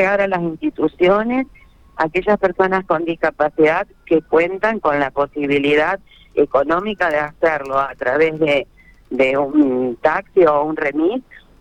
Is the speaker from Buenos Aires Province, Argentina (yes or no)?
no; Santa Fe, Argentina; explicándole como ciudadanos santafesinos lo dificultoso de esta situación